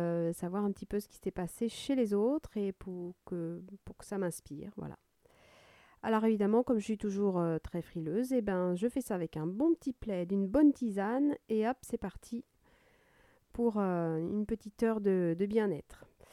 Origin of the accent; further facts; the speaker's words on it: Paris, Île-de-France, France; moved away as an adult; now in Bordeaux, France; je suis née à Paris et j'y ai passé mes 20 premières années avant de déménager sur Bordeaux.